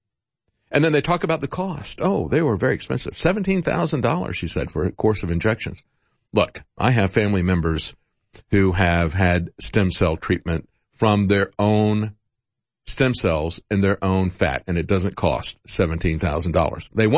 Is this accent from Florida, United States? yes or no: yes; Florida, United States; It used to be that way when I grew up in Florida, when you would go to school, take your gun to school and use it to train.